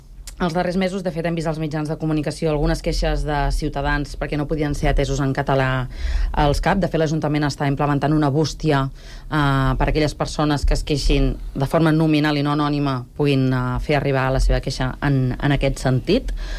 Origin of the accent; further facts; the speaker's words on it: Vic, Catalonia, Spain; És que soc de Vic.